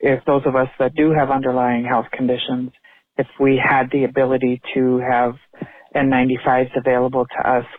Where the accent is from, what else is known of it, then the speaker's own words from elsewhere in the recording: Coon Rapids, Minnesota, United States; I'm from Coon Rapids, Minnesota.